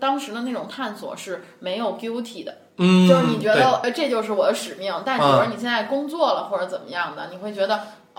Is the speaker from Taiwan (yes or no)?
no; Beijing, China; 而且你作为一个北京人嘛